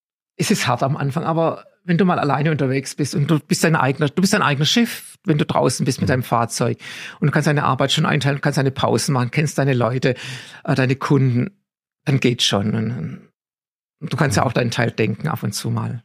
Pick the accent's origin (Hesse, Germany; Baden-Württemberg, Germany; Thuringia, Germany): Baden-Württemberg, Germany; ich komme aus Baden-Württemberg, ich bin Württemberger, bin natürlich auch nicht unbedingt die rheinische Frohnatur.